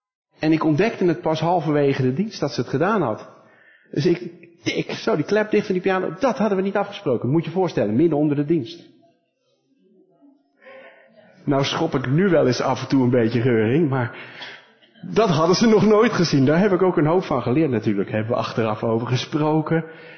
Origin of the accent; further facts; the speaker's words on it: North Holland, Netherlands; Nee, wij komen uit Noord-Holland, daar zeg je geen ge.